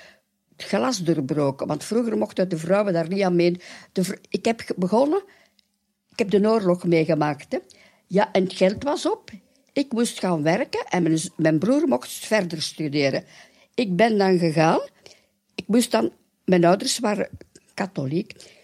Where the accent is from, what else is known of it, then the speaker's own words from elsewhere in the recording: Willebroek, Flanders, Belgium; born there; also born or lived in Zaventem / Oostduinkerke; Nee, ik ben geboren in Willebroek, aan het kanaal van Willebroek. En dan ben ik naar Zaventem gaan wonen, omdat ik in Brussel werkte. En van Zaventem ben ik naar de zee gegaan, naar Oost-Tuinkerke.